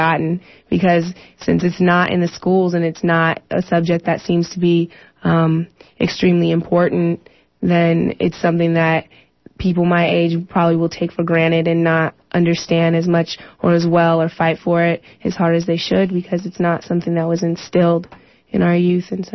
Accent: Estacada, Oregon, United States; I grew up in Estacada. So by the time we got to Estacada, my family was pretty much the only family of color in Estacada.

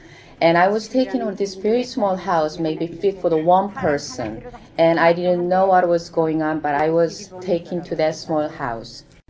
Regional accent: South Korea; I'm from Korea.

